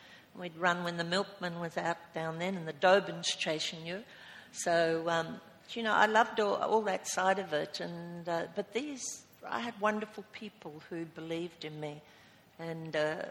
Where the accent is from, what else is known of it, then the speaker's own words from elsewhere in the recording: Albury, New South Wales, Australia; Well, I came from Albury and lived across the road from 24 grass tennis courts, and my family had no money. We lived in this asbestos tin roof home